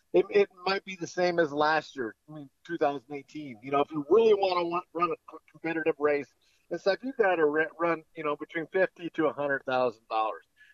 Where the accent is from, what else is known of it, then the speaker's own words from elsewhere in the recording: Stanton, North Dakota, United States; he came to my hometown in Stanton, North Dakota, where I grew up at.